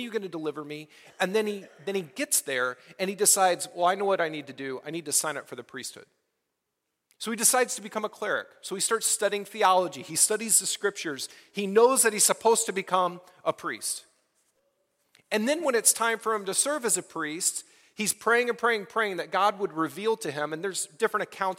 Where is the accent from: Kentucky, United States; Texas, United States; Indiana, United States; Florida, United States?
Texas, United States; Houston; I grew up in Houston, Texas.